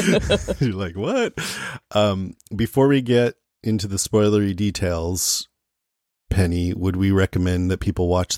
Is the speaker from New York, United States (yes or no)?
no; San Francisco, California, United States; They had a still picture and I'm like, oh, cool. My hometown.